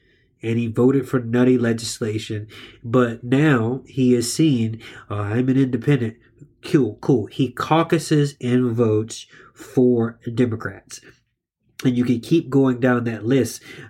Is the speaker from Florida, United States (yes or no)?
yes; Florida, United States; Joe Scarborough, the former congressman from my home state of Florida